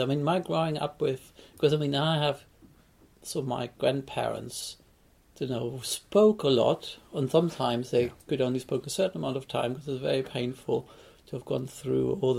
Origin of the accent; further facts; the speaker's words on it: Germany; growing up in Germany